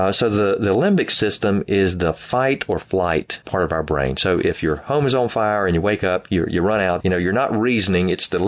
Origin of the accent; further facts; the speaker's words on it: Southern United States, United States; accent: southern; hearing my southern accent and go, I'd love to hear what that sounded like, southern twang